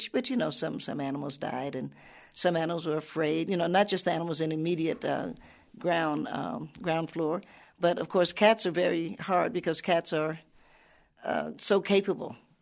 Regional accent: Cincinnati, Ohio, United States; also born or lived in Knoxville, United States; now in New York, United States; even though I'm actually an Appalachian, I was born in Knoxville, grew up in Lincoln Heights here in Cincinnati area.

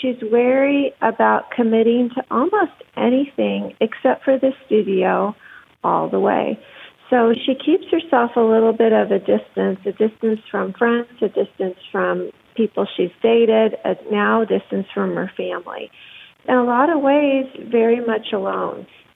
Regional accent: Loveland, Ohio, United States; Bridgeport is actually Loveland, Ohio, my hometown here in Cincinnati.

